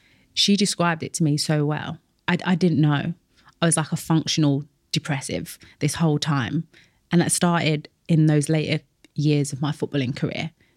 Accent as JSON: {"language": "English", "region": "London", "country": "United Kingdom", "tie": "born or raised there", "said": "that grew up in East London."}